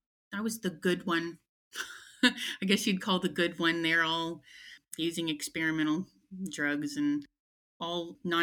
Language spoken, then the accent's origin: English; Long Beach, California, United States; born there; I was born in Long Beach, California, in a military hospital. I spent a lot of time in California.